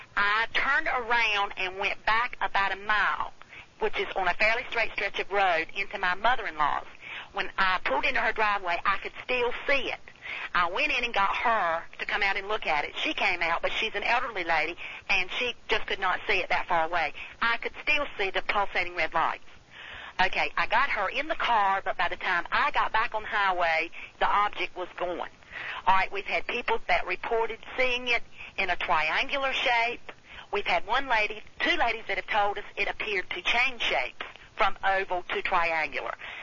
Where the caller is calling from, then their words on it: Plymouth, North Carolina, United States; I'm calling from Plymouth, North Carolina.